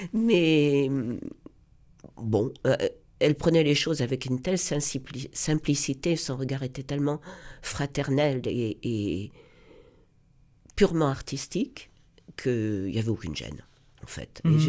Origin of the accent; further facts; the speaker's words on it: Nantes, Pays de la Loire, France; now in Rennes, France; Je me sens très bretonne, je suis nantaise.